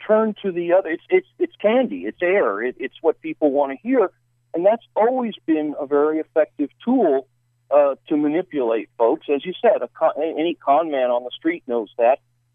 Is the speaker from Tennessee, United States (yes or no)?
no; Ohio, United States; Like you, I grew up in Ohio outside of Cleveland in the 70s when the unions were powerful and the jobs were there